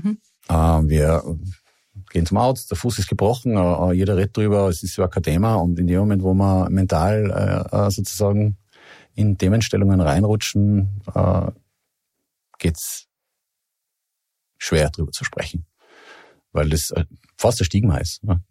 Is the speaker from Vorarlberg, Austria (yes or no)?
no; Innsbruck, Tyrol, Austria; ich bin in Innsbruck in Tirol aufgewachsen und geboren.